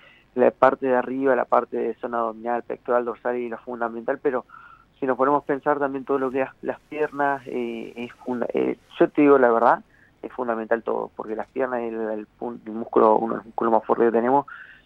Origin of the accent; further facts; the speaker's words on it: Viedma, Río Negro, Argentina; para nosotros los que somos acá de Viedma a Patagones